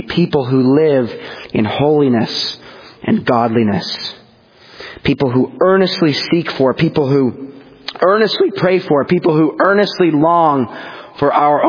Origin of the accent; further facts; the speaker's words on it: Canada; When I was a young boy growing up in Canada, I played